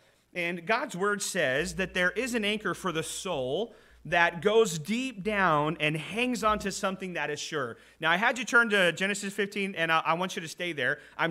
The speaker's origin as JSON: {"language": "English", "region": "Oklahoma", "country": "United States", "said": "I know I'm from the States. I know I'm from Oklahoma, a little bit further south."}